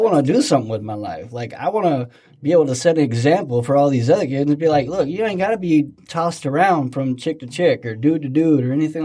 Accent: Fresno, California, United States; But I was 6 years old, and I grew up in California in downtown Fresno.

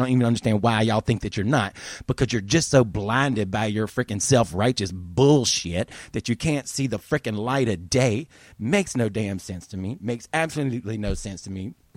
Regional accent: United States; I don't want anybody to know I'm American.

